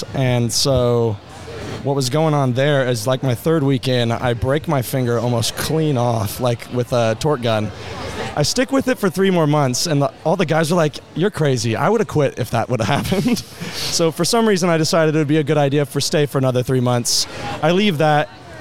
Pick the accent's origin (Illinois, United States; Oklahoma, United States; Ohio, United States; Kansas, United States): Kansas, United States; Cheney; Cheney, Kansas.